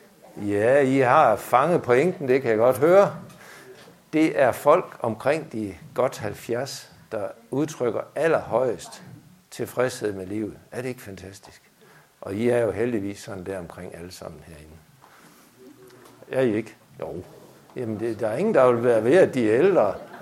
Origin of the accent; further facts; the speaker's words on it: Svendstrup, North Denmark Region, Denmark; Jeg er jo ikke vestjyde. Det turde fremgå, jeg er nordjyde. Og så kom jeg til... Jeg kom sådan set ikke til Aalborg, før jeg var 5-6 år gammel. Og jeg kom ikke til København, før jeg var 15.